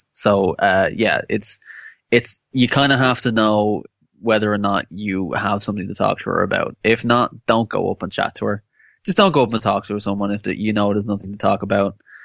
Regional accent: Ireland; I'm Irish and I'm in America. That's laughing. But here it's not so easy because I'm in Ireland.

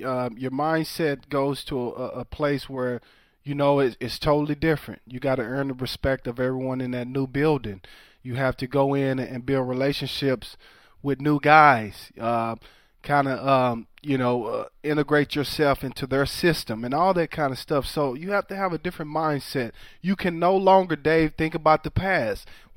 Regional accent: Texas, United States; Now, you know I grew up in Texas. I was a huge Cowboy fan.

